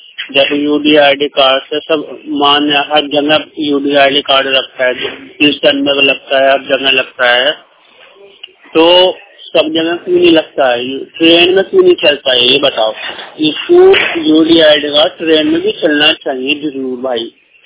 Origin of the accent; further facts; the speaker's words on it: Meerut, Uttar Pradesh, India; मैं मेरठ का रहने वाला हूँ।